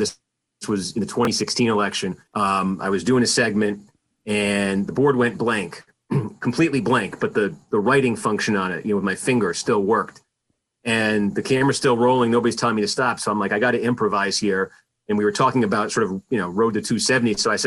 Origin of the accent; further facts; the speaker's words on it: Massachusetts, United States; I grew up outside Boston. I would go outside, get the Boston Globe every morning and read the Celtics box scores.